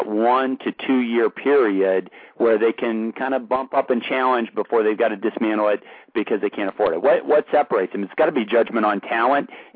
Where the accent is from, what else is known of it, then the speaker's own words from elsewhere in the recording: Missouri, United States; you know, I'm from Missouri.